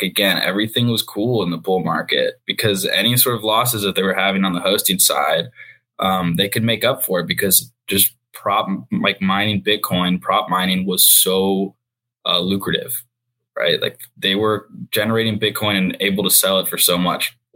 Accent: Texas, United States; I look forward to it becoming more prevalent in the future, especially in Texas, my home state.

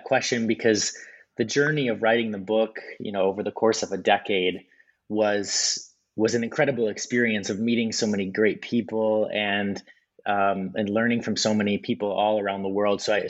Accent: Wisconsin, United States; I grew up in Wisconsin in the Midwest, and I did my PhD at the University of Edinburgh.

